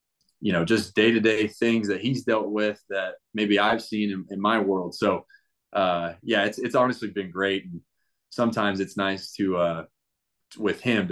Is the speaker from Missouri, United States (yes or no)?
no; Texas, United States; Like growing up in Texas, I wasn't a huge Cowboys fan or Texans fan.